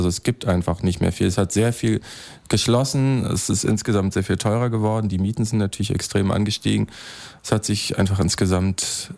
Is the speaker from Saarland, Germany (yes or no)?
no; Berlin, Germany; Ich bin im Kollwitzplatz groß geworden